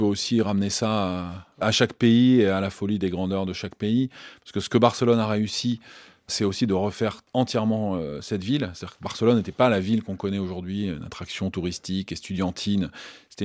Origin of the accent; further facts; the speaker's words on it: France; parce que moi, je suis français